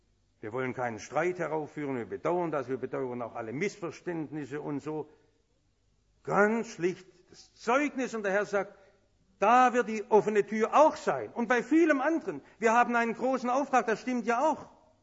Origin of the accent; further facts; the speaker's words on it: Germany; Ich kann nicht darüber reden, weil wir als Deutsche große Schuld an der Synagoge haben.